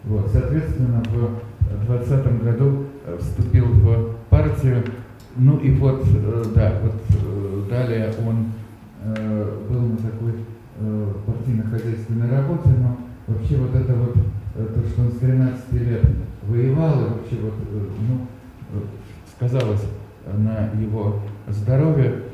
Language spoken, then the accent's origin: Russian; Tbilisi, Georgia; мое детство прошло в Тбилиси, в Москву, я только летом наезжал на дачу